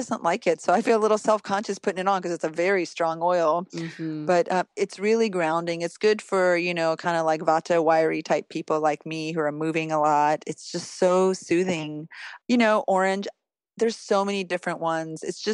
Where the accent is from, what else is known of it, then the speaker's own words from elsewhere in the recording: Finland; You know, I come from a European country, Northern Europe. I'm from Finland.